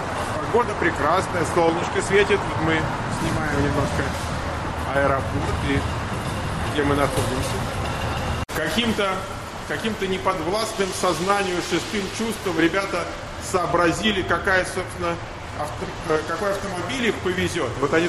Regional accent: Moscow, Russia; Ну, я, собственно, из Москвы

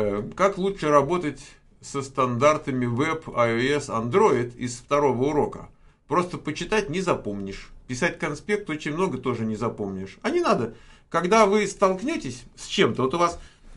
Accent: Moscow, Russia; Я вырос в СССР. Я вырос в Москве там.

